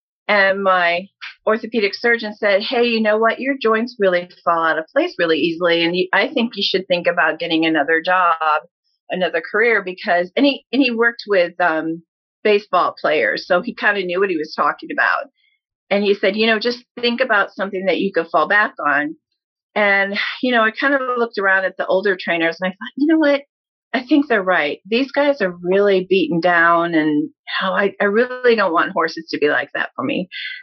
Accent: Portage, Indiana, United States; Well, I grew up in Portage. I graduated in 1984

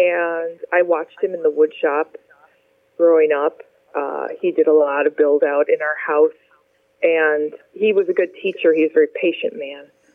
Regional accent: Livonia, Michigan, United States; also born or lived in Detroit; Well, I was born in Detroit. And I grew up just outside Detroit in Livonia, Michigan, primarily.

